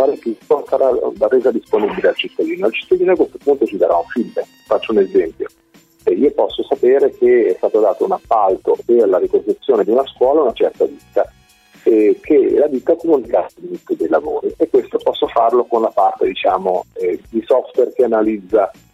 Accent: Marche, Italy; io provengo dalle Marche, avevo, insomma, diciamo, una particolare attenzione.

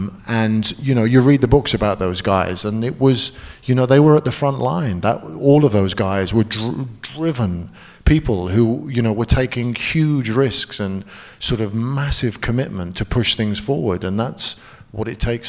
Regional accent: England, United Kingdom; I'm English.

